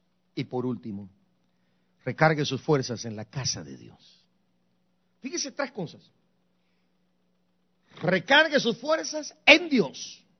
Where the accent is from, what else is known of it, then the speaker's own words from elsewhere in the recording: Guatemala; moved away; la Biblia que yo me traje cuando me vine de ilegal de Guatemala, era la Biblia de mi madre